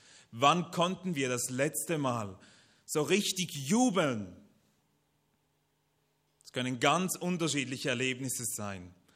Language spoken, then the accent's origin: German; Basel, Basel-Stadt, Switzerland; Katrin kommt aus dem Graubünden, ich komme aus Basel.